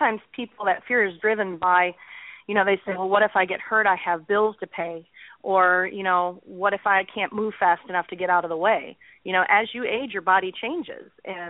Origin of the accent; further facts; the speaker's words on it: Michigan, United States; I grew up in Michigan, and I had a unique childhood.